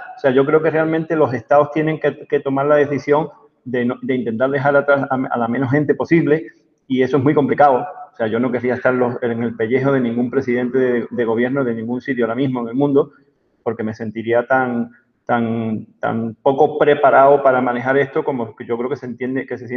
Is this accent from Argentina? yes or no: no; Ceuta, Spain; born there; yo soy español, pero nací en África, en una ciudad española que se llama Ceuta y que está en el territorio africano, en el norte de África.